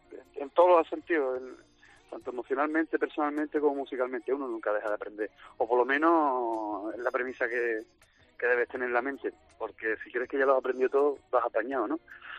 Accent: La Línea de la Concepción, Andalusia, Spain; also born or lived in Seville; ya te digo, estuve 10 años en Sevilla viviendo y siendo yo de la línea, y que estoy muy orgulloso de mi pueblo, que no se me malinterprete.

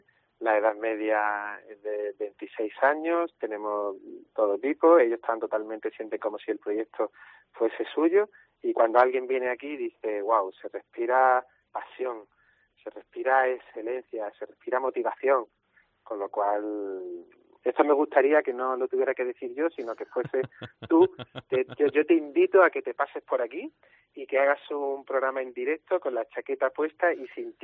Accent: Málaga, Andalusia, Spain; somos malagueños, somos andaluces y españoles.

